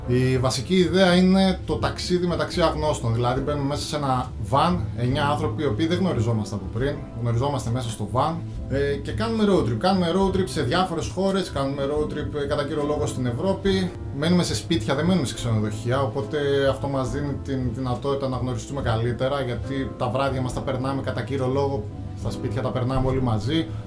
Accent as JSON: {"language": "Greek", "town": "Aridaia", "region": "Central Macedonia", "country": "Greece", "said": "η καταγωγή μου από την Αριδαία. Η Αριδαία βρίσκεται στα ολτρά πόζαρ, για όποιον ξέρει."}